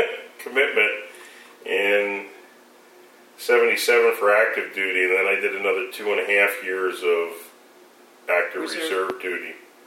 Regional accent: New Jersey, United States; I grew up on the Jersey Shore. I was always around boats.

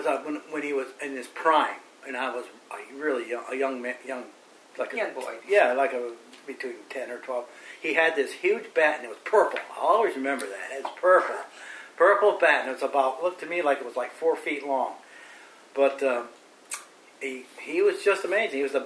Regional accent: Waterbury, Connecticut, United States; born there; I was born in St. Mary's Hospital in Waterbury, Connecticut.

